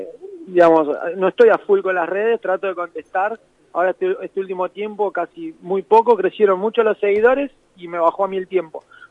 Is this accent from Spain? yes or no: no; Berisso, Buenos Aires Province, Argentina; Yo soy de Berisso, me crié en Berisso, trabajé en Capital, di vuelta por tu estado, pero nunca me pude ir de Berisso.